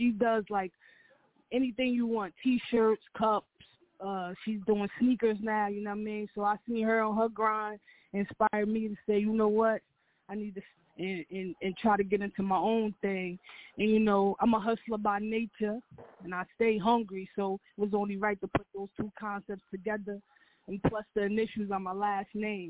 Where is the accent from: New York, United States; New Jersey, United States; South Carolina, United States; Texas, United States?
New Jersey, United States; Newark; I'm from Newark, New Jersey.